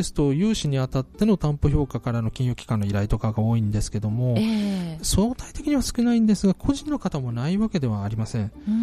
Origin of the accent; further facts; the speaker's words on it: Ayabe, Kyoto, Japan; はい、私は綾部市出身なんですが